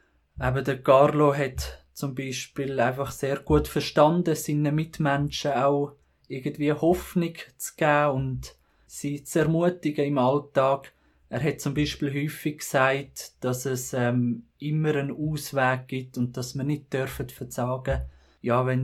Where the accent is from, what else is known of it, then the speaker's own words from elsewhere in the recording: Buochs, Nidwalden, Switzerland; now in Chur, Switzerland; Ich bin jetzt 26 Jahre alt. Ich komme aus dem Kanton Nidwalden, aus Buechs und studiere momentan Theologie in Chur und habe auch vor, Priester zu werden und wohne darum jetzt auch im Priesterseminar in Chur.